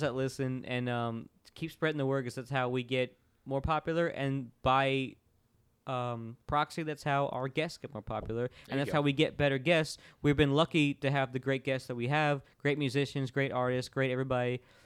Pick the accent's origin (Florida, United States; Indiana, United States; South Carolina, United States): Florida, United States; Orlando; I grew up in Orlando circa late 90s.